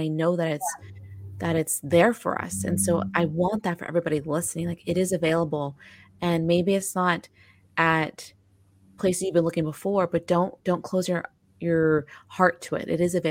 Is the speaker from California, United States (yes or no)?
yes; California, United States; now in Florida, United States; so I'm from California and I moved to mm-hmm. Florida a couple years ago.